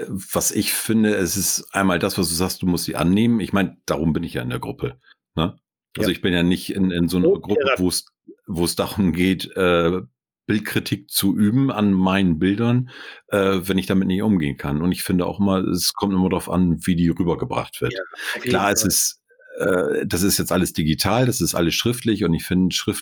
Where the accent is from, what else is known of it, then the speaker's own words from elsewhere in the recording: Northern Germany, Germany; weil ich habe echt als Norddeutscher unterm Tisch gelegen